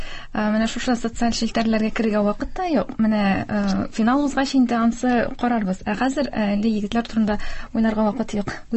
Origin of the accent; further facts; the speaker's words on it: Kazan, Tatarstan, Russia; син бит инде Казаннан, мин шундый, әйе, татар телен каян беләсең?